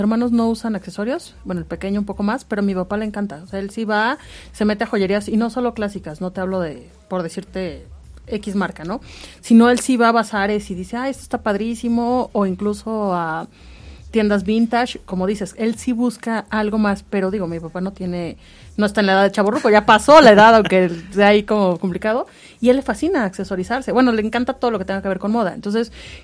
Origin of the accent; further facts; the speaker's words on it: Mexico; ¿O ya en esto sí tenemos nosotros un parteaguas como mexicanos?